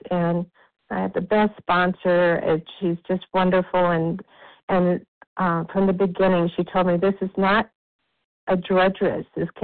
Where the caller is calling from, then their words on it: Arizona, United States; I'm calling from Arizona.